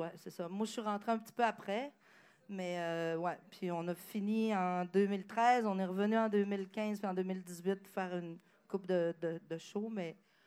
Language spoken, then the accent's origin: French; Chicoutimi, Quebec, Canada; Moi, je les écoutais, je viens de Chicoutimi.